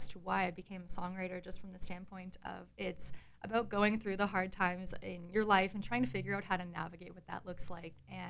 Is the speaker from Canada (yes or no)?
yes; Calgary, Alberta, Canada; I am from Calgary, Alberta.